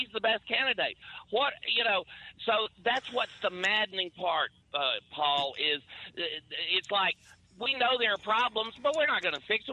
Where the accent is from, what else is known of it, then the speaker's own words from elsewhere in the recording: Georgia, United States; I'm actually from Georgia.